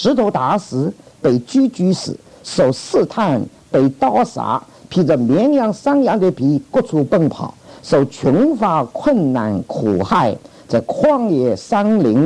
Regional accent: Dinghai, Zhejiang, China; 我是生长在一个很小的城市，我是长大在定海，是舟山群岛，浙江的定海。

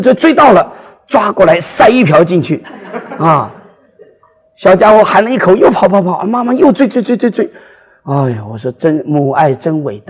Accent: China; 花样是很多，不过我们中国人吃起来都是不大对劲

